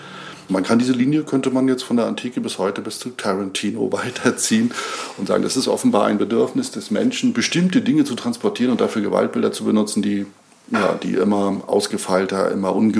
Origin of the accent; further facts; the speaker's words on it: Flensburg, Schleswig-Holstein, Germany; Und ich komme zum Beispiel aus Flensburg, in ganz weit in Norddeutschland. Da sind die Römer nie hingekommen.